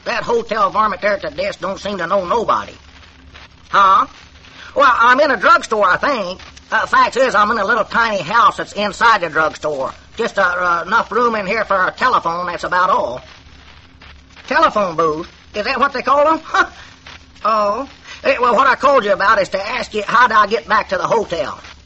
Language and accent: English; Pine Ridge, Arkansas, United States; Pine Ridge, Arkansas.